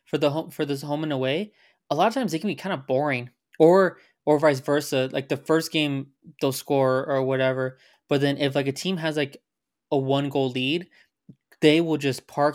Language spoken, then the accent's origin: English; United States; Full disclosure, I'm American.